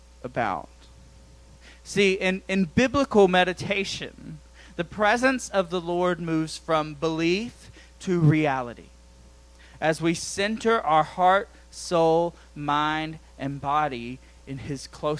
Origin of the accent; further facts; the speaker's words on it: the South, United States; accent: southern; I don't know if I'm saying that right in my southern accent.